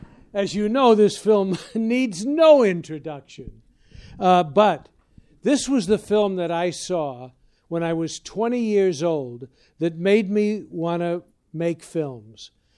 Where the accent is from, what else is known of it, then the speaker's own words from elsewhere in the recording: Chicago, Illinois, United States; now in Los Angeles, United States; But I guess I'm from Chicago, so this is like spring to me. But it's pretty warm in L.A. now